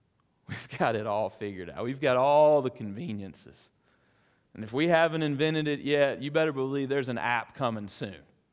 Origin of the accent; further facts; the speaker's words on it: Alabama, United States; Now, I'm from South Alabama.